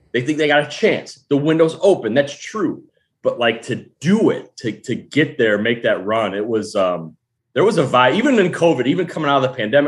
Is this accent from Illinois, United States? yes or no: yes; Chicago, Illinois, United States; look, I grew up in Chicago. I saw six championships in Chicago with the Bulls.